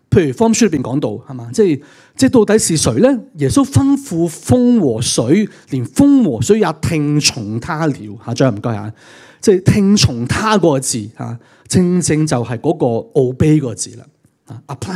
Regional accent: Hong Kong; 我想今时今日，作为香港人，大家都完全全体会到这一点

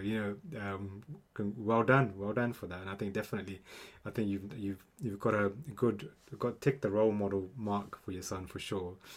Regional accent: London, United Kingdom; you mentioned being born in the 80s, so we're quite similar ages, but, you know, I've kind of been born and brought up in London, in the UK.

